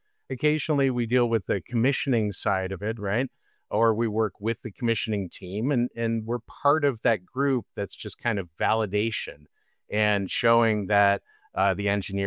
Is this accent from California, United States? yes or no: no; Hamden, Connecticut, United States; I'm from Hamden, Connecticut